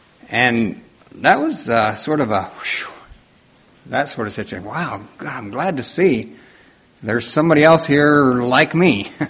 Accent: Pennsylvania, United States; I was from Lancaster County, surrounded by Amish and Mennonites, and my life's experiences weren't just real big up to that point, I'd say.

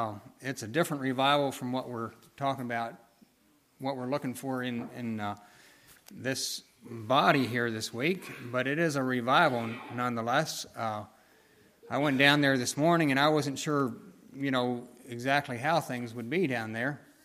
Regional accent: Pennsylvania, United States; now in Harrison, United States; I was from Lancaster County. That's where I was born and raised

